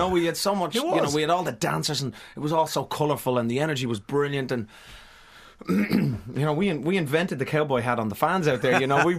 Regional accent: Dublin, Leinster, Ireland; So, yeah, growing up in Dublin

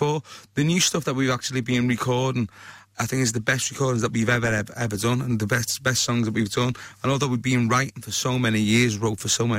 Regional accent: Bootle, North West England, United Kingdom; I grew up in Bootle. I still live there. Yeah, I still live around the corner from my parents

